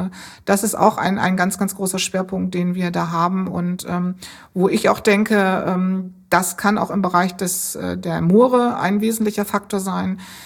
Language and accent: German; Bremen, Germany; born there; Ich bin eigentlich geboren in Bremen, bin aber letztendlich Europäerin